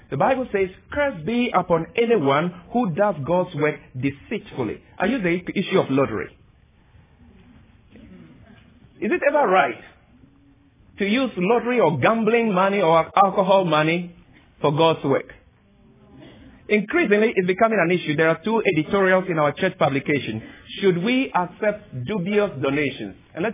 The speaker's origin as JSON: {"language": "English", "country": "Ghana", "said": "Even as I speak, in my home country, Ghana, the court has ruled that Adventists or anyone else have to write exams on the Sabbath."}